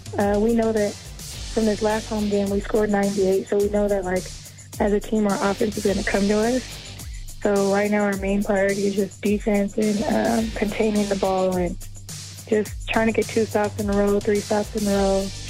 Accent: California, United States; now in Gladstone, Australia; I'm from California, so it's not too much of a difference, just a little humidity.

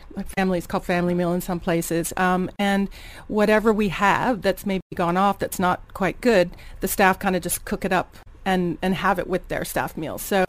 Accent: Alabama, United States; also born or lived in Texas / Washington; So I grew up in Alabama. Bill grew up in Albuquerque, New Mexico. And we lived in Texas for a while, and then we lived in Seattle for 4 years before we went overseas.

